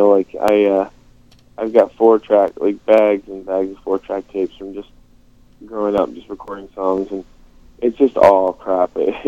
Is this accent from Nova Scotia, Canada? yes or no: yes; Dartmouth, Nova Scotia, Canada; My hometown, Dartmouth. I'm at home.